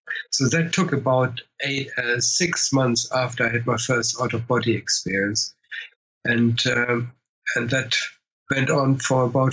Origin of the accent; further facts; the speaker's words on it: Bielefeld, North Rhine-Westphalia, Germany; English is a second language; catapulted back into my bed in my hometown of Bielefeld